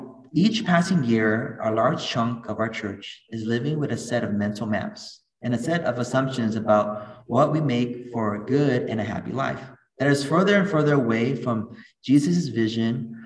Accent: San Jose, California, United States; I grew up nearby here. I grew up on the east side of San Jose.

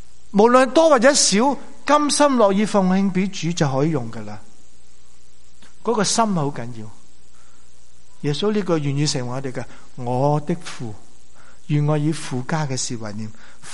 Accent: China; 我们中国人有个福气，就还有春节，还可以再计划

